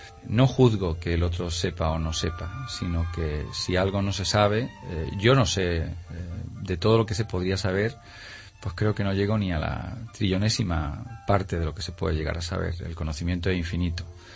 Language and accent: Spanish; Jaén, Andalusia, Spain; born there; Soy nacido en Jaén en febrero del 61. Soy de familia jiennense por parte de madre. … son de Andújar, de Marmolejo, de aquí muy cercano a la provincia de Córdoba